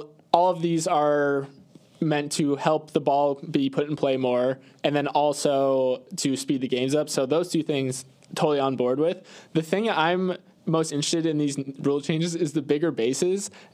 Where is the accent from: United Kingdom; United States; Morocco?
United States; Tampa, Florida; The Rays. I'm from Tampa.